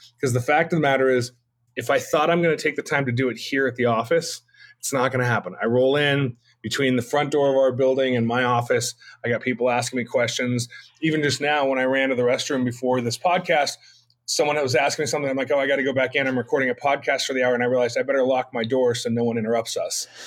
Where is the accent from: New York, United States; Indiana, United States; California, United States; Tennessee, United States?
California, United States; I got lucky as a young person growing up in California